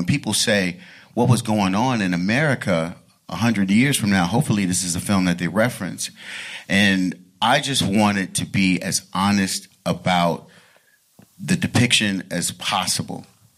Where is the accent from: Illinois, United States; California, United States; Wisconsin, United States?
California, United States; Los Angeles; I grew up in South Central L.A. In the 80s and the 90s